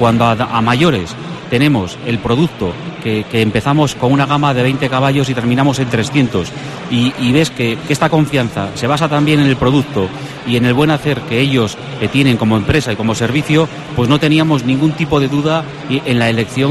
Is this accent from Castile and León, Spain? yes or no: yes; León, Castile and León, Spain; Yo soy de León, soy una persona que en mi familia procedo de pueblo, de agricultores